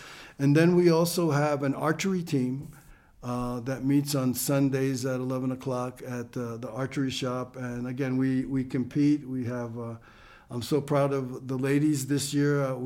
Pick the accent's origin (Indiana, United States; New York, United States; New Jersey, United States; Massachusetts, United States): New York, United States; born there; My parents are Cuban immigrants. They came in 1954 from Havana to Spanish Harlem. I was born in Spanish Harlem in 54 and was raised Catholic, went to Catholic grammar school, Catholic high school